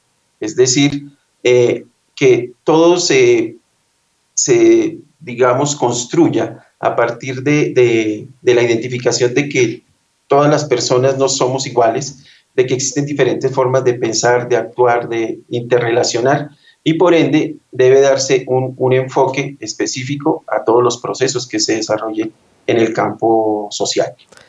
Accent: Colombia; somos colombianos

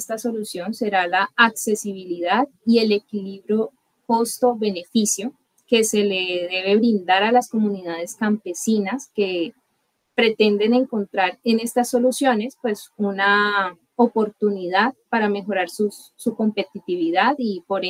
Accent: Valle del Cauca, Colombia; del departamento del Valle del Cauca, de donde soy originaria

